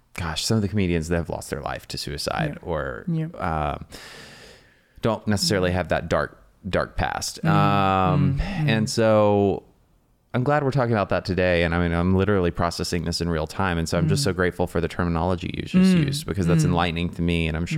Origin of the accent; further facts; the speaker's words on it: United States; You used a term that as an American, I've heard this growing up, but it's been years since I heard somebody refer to somebody as mad.